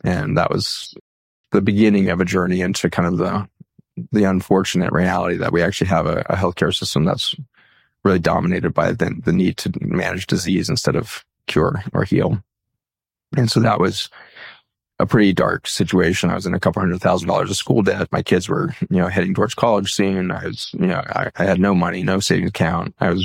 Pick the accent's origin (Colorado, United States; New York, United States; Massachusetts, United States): Colorado, United States; Boulder; now in Virginia, United States; I grew up in Boulder, Colorado, used to driving in snow, no problem.